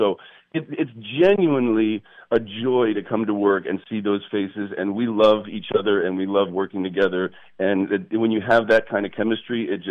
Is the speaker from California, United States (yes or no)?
yes; Hollywood, California, United States; I grew up in Hollywood, so I know that right around that sixth or seventh season is usually when the creativity dies down